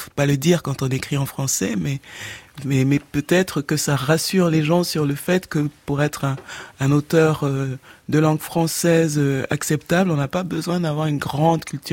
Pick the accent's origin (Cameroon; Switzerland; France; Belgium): Cameroon; parce que j'ai grandi au Cameroun